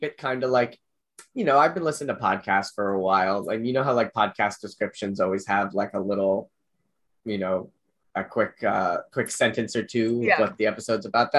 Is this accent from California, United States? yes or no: yes; California, United States; Like, I grew up in California. You know, the heat was dry. It wasn't sticky.